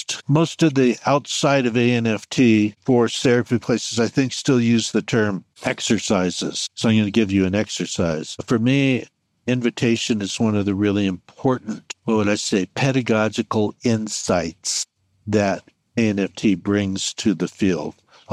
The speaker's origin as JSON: {"language": "English", "town": "Santa Barbara", "region": "California", "country": "United States", "tie": "born or raised there", "said": "unlike where I grew up in Santa Barbara."}